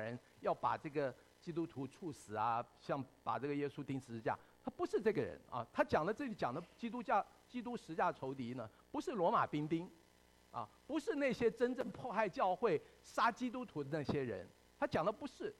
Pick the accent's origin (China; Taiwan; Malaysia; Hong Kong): Taiwan; 我生长在台湾，我出生在台湾的国家，那个地方它不是一个无神论的地方